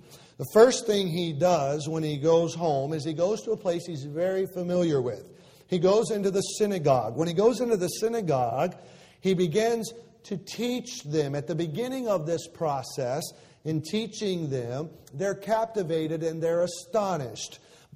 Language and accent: English; Michigan, United States; now in Florida, United States; in my case, in Beverly's case, we came from Michigan and all the family meets up there. South Florida has become home to us, but you always have that thought about going home.